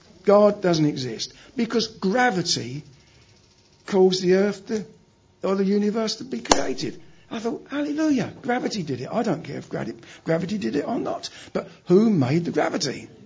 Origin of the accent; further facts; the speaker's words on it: London, United Kingdom; accent: Cockney; My real Cockney accent comes out when I'm under stress.